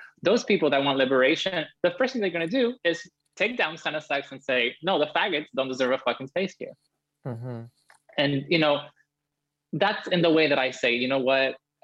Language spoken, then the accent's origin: English; Cuba; queer people, especially in my hometown, which is, you know, very rural too.